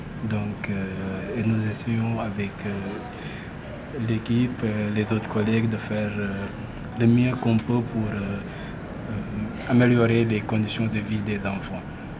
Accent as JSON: {"language": "French", "region": "Saint-Louis", "country": "Senegal", "tie": "born or raised there", "said": "j'ai 38 ans, je suis natif de Saint-Louis"}